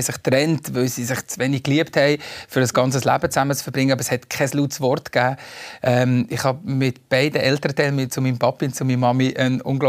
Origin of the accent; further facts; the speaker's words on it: Valais, Switzerland; accent: Walliser Berndeutsch; first language Walliser Berndeutsch; German is a second language; ich kann nicht mit Walliser Berndeutsch reden. Das geht einfach nicht, weil es ist meine Muttersprache.